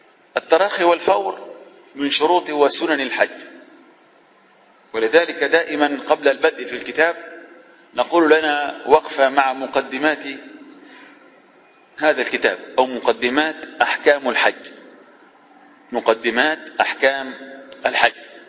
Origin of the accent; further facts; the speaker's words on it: Egypt; يعني غالب الناس عندنا في مصر بالذات تحرم من بيتها وتخرج من بيتها